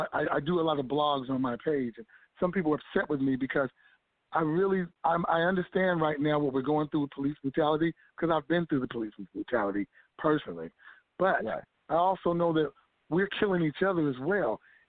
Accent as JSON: {"language": "English", "town": "Sacramento", "region": "California", "country": "United States", "tie": "born or raised there", "also_born_or_lived": "East Palo Alto", "said": "I'm originally from the Bay Area, East Palo Alto, California. Grew up in Sacramento, California, back in 1992."}